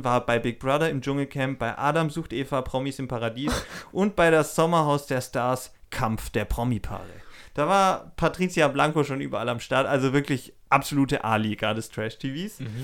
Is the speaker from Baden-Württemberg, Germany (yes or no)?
yes; Stuttgart, Baden-Württemberg, Germany; in der Nähe meiner Heimat Stuttgart in Fellbach